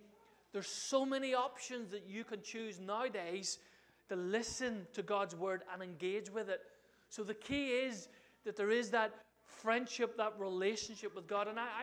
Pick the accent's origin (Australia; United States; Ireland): Ireland; As an Irishman, bread and potatoes is a staple in my diet.